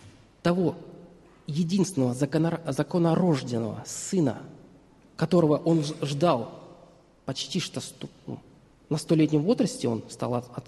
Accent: Russia; born there; я родился в России, в христианской стране, потому что родители мои христиане, потому что меня крестили.

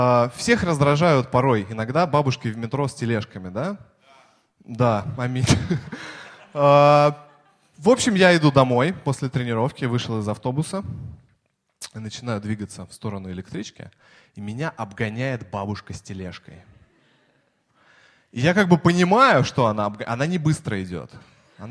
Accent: Moscow, Russia; Я вообще москвич коренной, и все знают, коренные москвичи очень быстро ходят.

